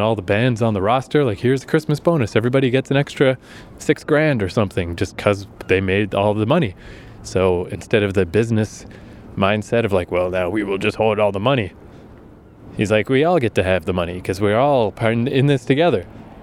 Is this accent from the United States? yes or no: no; Fredericton, New Brunswick, Canada; Oh, there's Fredericton. That's my hometown.